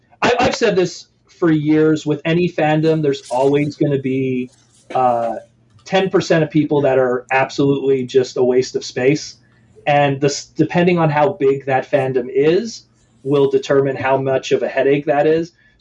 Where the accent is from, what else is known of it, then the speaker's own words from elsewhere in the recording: Canada; Being Canadian helps because you don't have to have crazy political stances or anything like that.